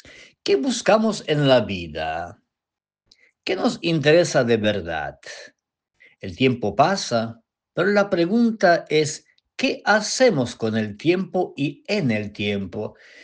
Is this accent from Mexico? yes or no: no; Poland; Todavía estoy de vacaciones en mi país natal, Polonia.